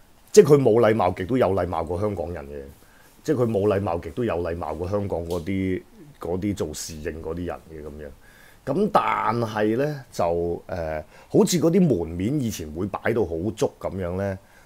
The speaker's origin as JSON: {"language": "Cantonese", "country": "China", "said": "即係我係一個外國人啦，即係我係一個中國人咧喺佢哋眼中，咁我係一個中國人"}